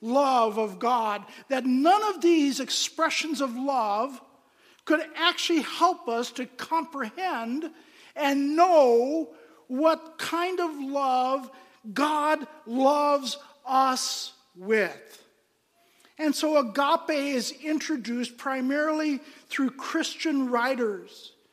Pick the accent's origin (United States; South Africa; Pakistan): Pakistan; Well, being born and raised in Pakistan, where family is a very, very important part of culture